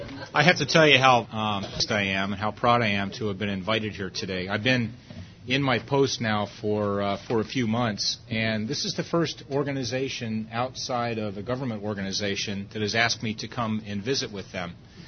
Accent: Pittsburgh, Pennsylvania, United States; born there; also born or lived in Harrisburg; now in California, United States; I didn't grow up, or at least I wasn't born here in California. I was born back in Pennsylvania. My family, we got at least one Pennsylvanianite. My family comes west part of Pennsylvania. I was born actually in Pittsburgh.

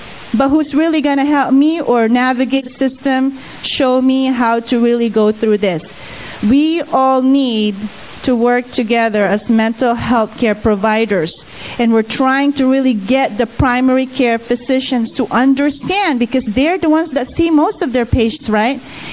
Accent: Philippines; I'm Filipino, and we have so many dialects and different languages

